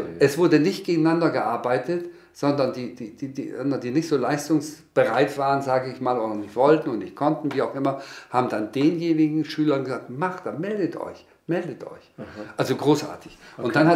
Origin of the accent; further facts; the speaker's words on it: Lower Saxony, Germany; ich bin da in Südoldenburg zur Welt gekommen. Und zwar in einem Barackenlager haben wir da gelebt. Und zwar 8 Jahre haben wir entweder in dem Barackenlager, also mit Plumpsklo und Ziehbrunnen.